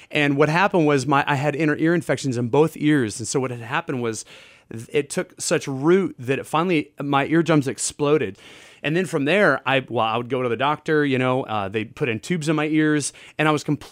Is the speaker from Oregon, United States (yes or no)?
yes; Eugene, Oregon, United States; Well, one, Eugene, Oregon was really my hometown, home state.